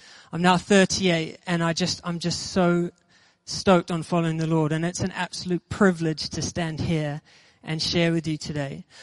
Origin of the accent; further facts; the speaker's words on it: New Zealand; I'm originally from New Zealand, if you haven't already picked that accent up.